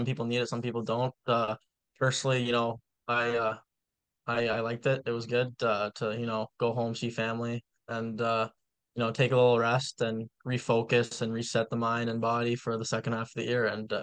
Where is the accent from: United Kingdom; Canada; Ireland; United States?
Canada; Ottawa, Ontario; Growing up in Ottawa, I always liked to watch the Sens